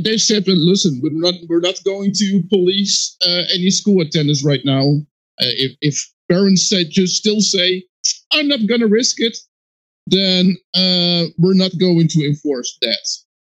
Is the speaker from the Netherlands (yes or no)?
yes; Netherlands; English is a second language; I'm from the Netherlands